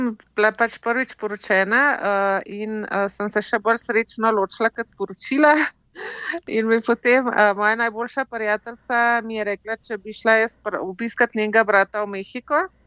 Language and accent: Slovenian; Ljubljana, Central Slovenia, Slovenia; also born or lived in Kamnik; Ja, jaz sem rojena v Ljubljani, kot velik slovenskih otrok, sem se pa že v Sloveniji ogromno selila. Najprej sem se selila z očetom pa z mamo iz Valburge v Kamnik, pa s tam v Blagovco